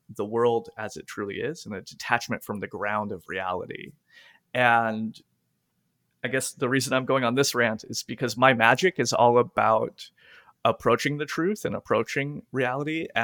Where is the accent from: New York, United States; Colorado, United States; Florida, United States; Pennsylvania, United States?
Florida, United States; accent: Southern; I'm from Central Florida, and I speak with I was raised by an old Southern lady, my grandma, so I speak with her old timey accent